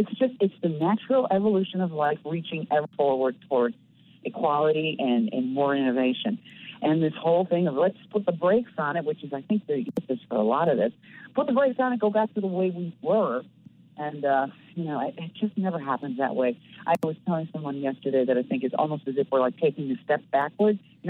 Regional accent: Dolton, Illinois, United States; Yeah, I'm from Dalton, which is on the south side. And, you know, my family is all still here living in the city, and, you know, we're a couple of generations Chicagoans.

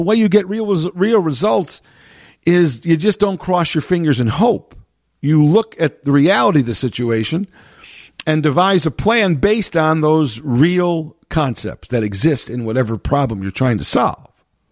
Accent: Chicago, Illinois, United States; Well, having lived, being born and raised and still live in the Chicago area, born and raised in Chicago, still live in the Chicagoland area, very close to the city

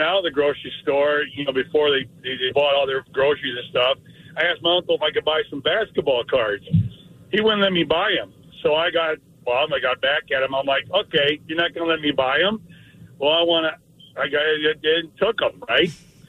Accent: Illinois, United States; Well, my story was when I was back in my hometown, we were in Illinois.

